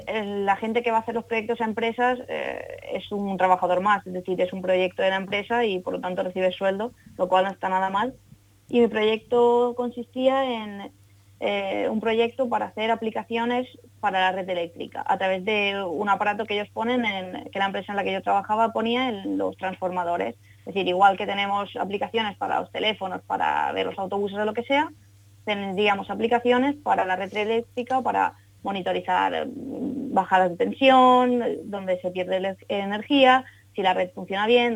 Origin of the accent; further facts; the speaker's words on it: Finland; Yo realmente crecí en Finlandia, pasé parte de mi infancia en Finlandia